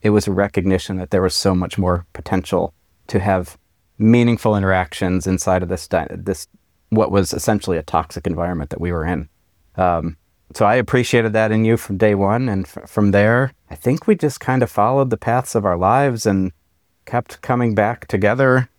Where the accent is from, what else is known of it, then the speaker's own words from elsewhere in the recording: East Coast, United States; I'm from the East Coast, fast-paced, always looking to drive change externally